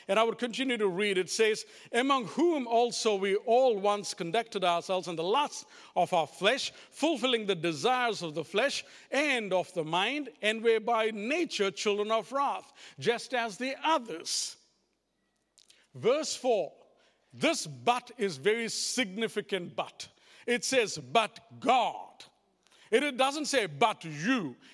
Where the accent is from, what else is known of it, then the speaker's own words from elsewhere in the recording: India; because I come from India, I've known a few religions